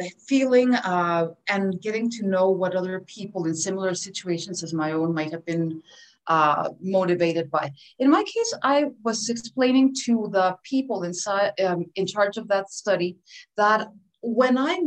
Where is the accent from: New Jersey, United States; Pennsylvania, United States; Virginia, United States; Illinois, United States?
Pennsylvania, United States; Philadelphia; also born or lived in Puerto Rico; So I happened to be born there. Then they moved to Philadelphia so that my father could get his PhD at the University of Pennsylvania.